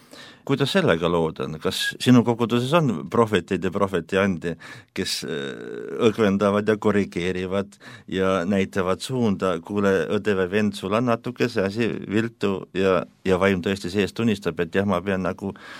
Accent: North Ossetia–Alania, Russia; first language Ossetian; Estonian is a second language; ta räägib minu kodukeeles, Põhja-Osseetia keeles.

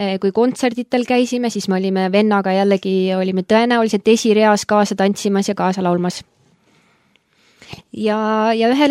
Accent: Põltsamaa, Jõgeva County, Estonia; Kui meil olid pikad autosõidud, olen ma siis Põltsamalt pärit.

